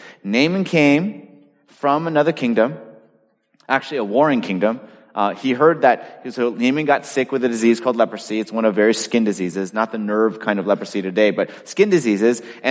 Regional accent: Los Angeles, California, United States; So, many of you know that my wife and I grew up in Los Angeles, and for many years, the Lord allowed us to be able to travel back, you know, to LA to visit family and friends

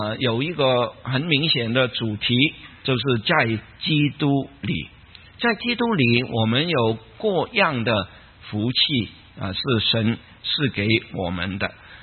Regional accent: Guangdong, China; 我们广东人有一句话说，人老就精，

